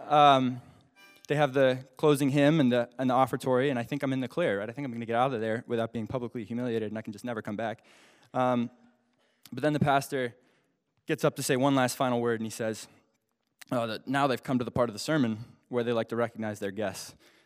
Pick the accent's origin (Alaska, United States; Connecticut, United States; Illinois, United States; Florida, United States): Alaska, United States; I'm from Alaska, and I just wanted to come to church this morning.